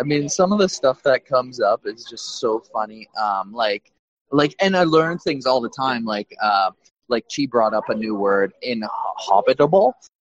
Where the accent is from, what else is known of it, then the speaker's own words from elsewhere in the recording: Canada; my background is I am Canadian, but I'm first generation Canadian. My parents were Italian. Or are Italian.